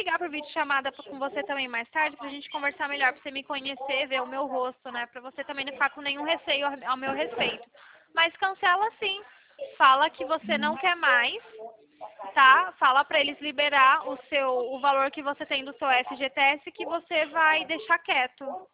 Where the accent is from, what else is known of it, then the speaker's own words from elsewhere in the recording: São Paulo, Brazil; Eu sou de São Paulo.